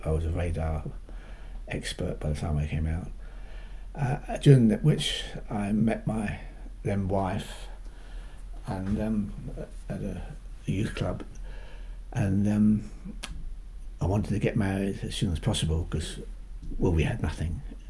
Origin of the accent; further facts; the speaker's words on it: Battersea, London, United Kingdom; born there; I was born in 1933 in Battersea.